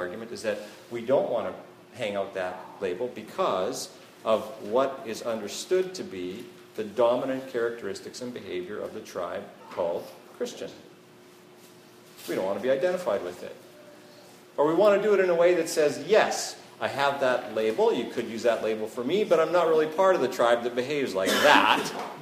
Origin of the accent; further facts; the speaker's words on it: Canada; And you say, no! God, no! I'm Canadian! Right? And they're like, oh, that's good. And you know, you have this lovely experience of being a Canadian.